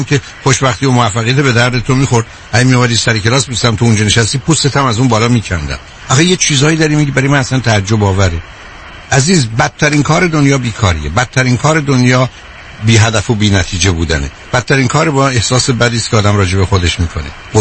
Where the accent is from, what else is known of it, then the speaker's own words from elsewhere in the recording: Iran; moved away as an adult; من خودم با 2 فوق لیسانس اقتصاد و روانشناسی از ایران آمدم، رفتم دوره دکترای جامعه شناسی مو بگیرم.